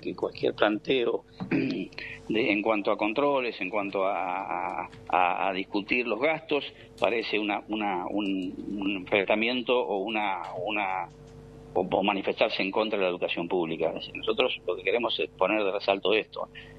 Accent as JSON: {"language": "Spanish", "town": "Parada Robles", "region": "Buenos Aires", "country": "Argentina", "tie": "born or raised there", "said": "yo soy de un pequeño pueblo del municipio de Exaltación de la Cruz, uh-huh, que se llama Parada Robles, que cuando yo era niño era apenas un paraje, y me hice la escuela primaria en una escuelita rural"}